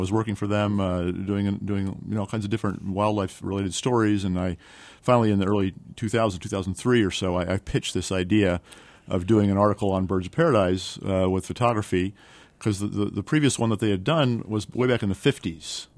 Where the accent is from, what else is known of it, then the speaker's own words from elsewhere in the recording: Japan; I grew up in Japan. I kind of developed an early, you know, interest in outdoors and nature when I was a kid in Japan.